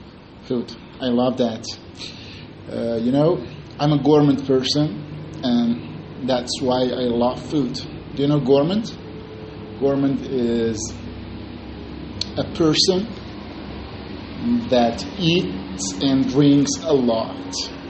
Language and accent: English; Kurdistan, Iran; English is a second language; When, you know, I'm from Kurdistan, so in Kurdistan there are a lot of foods, like other provinces in Iran.